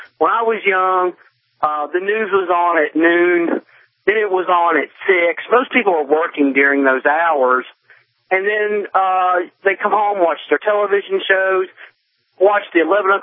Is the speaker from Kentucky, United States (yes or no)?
yes; Louisville, Kentucky, United States; I'm from Louisville, Kentucky, and back in the day, they only told you a certain amount of things because they didn't want the public to panic.